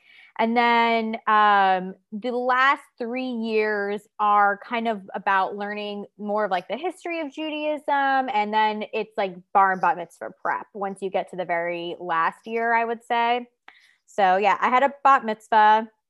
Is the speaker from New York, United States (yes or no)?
yes; Long Island, New York, United States; growing up on Long Island, you'll see mainly, at least most of my friends went to Reform synagogues.